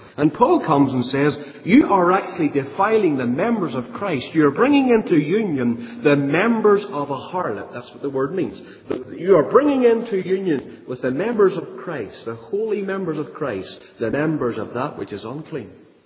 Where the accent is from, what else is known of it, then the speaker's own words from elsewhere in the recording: Ballymena, Northern Ireland, United Kingdom; now in East Belfast, United Kingdom; But I come from East Belfast now. I'm the Ballymena man by heart and always will be.